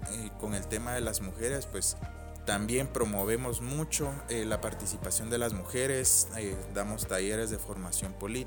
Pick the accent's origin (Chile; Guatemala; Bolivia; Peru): Guatemala; soy de Guatemala